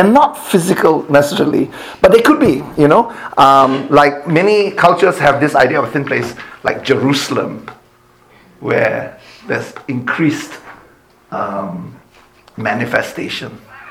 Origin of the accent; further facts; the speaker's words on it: Malaysia; I come from Malaysia, and we have a lot of kind of animism, where sometimes there are spirits that dwell in trees.